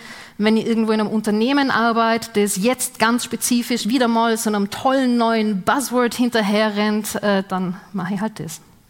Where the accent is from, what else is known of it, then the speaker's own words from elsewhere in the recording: Vienna, Austria; now in Karlsruhe, Germany; ich bin ursprünglich aus Wien, ich wohne seit 2 Jahren in Karlsruhe, ich bin hergezogen, weil ich mein Doktorat hier am KIT mache